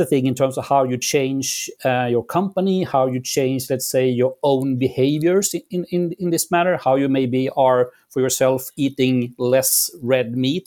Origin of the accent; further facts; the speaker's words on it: Sweden; English is a second language; We all know, yes, I'm from Sweden, right